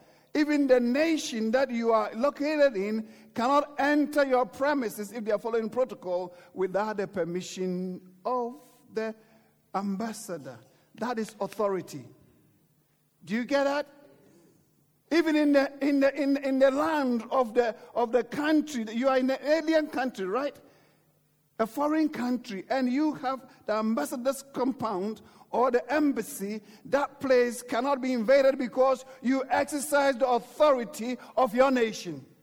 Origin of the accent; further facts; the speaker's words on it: United Kingdom; I'm British, right? So I love Britain.